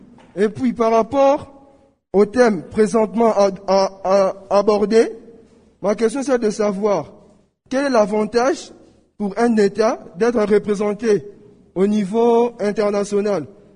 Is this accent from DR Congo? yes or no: yes; DR Congo; notamment opérationnelles ici chez nous en RDC